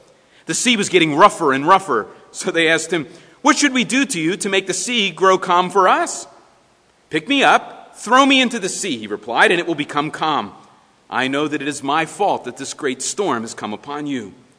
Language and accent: English; Philadelphia, Pennsylvania, United States; I think of the dog we had growing up in Philadelphia.